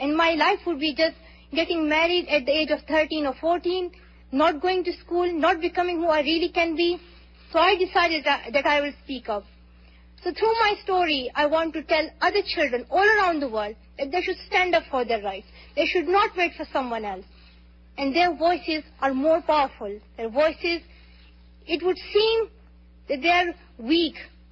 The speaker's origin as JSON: {"language": "English", "country": "Pakistan", "said": "as he's from India and I'm from Pakistan"}